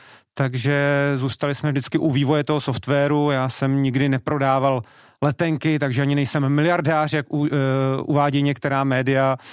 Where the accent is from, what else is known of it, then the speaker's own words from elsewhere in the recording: Česká Lípa, Liberec Region, Czechia; já pocházím z České Lípy